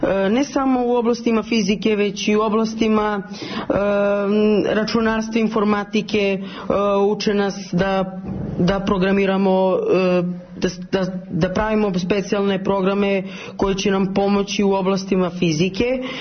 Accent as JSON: {"language": "Serbian", "town": "Niš", "region": "Nišava District", "country": "Serbia", "said": "dolazim iz Niša"}